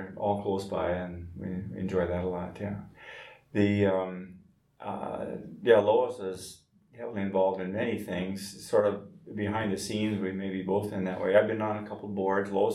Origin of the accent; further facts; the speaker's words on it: Moorhead, Minnesota, United States; Moorhead. I'm from Moorhead, yeah. We both went to Moorhead State, not Concordia, and met there